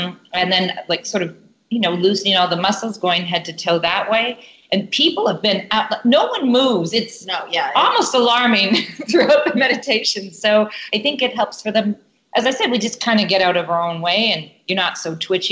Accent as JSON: {"language": "English", "country": "Canada", "lives_now": "Los Angeles, United States", "said": "I come from Canada"}